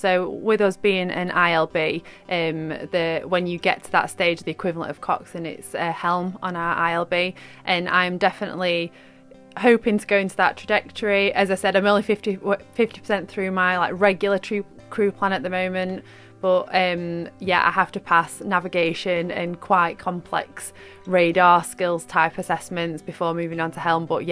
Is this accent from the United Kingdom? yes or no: yes; Sheffield, Yorkshire and the Humber, United Kingdom; No, I'm from Sheffield, which is positively landlocked.